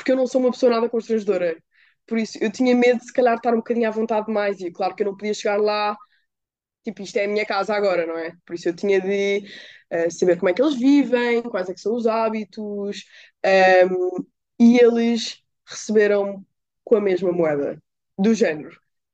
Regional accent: Portugal; moved away as an adult; eu venho de Portugal, em que eu tenho uma liberdade imensa e tudo, mas cheguei lá a saber, ok, eu continuo a ter 18 anos, continuo a estar a viver fora

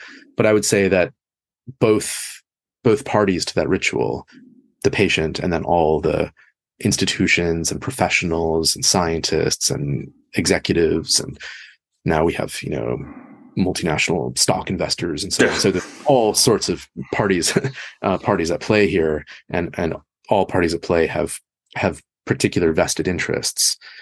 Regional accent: Canada; also born or lived in United States / United Kingdom; So, you know, I'm from Canada. I've lived in the United States and I've lived in the United Kingdom.

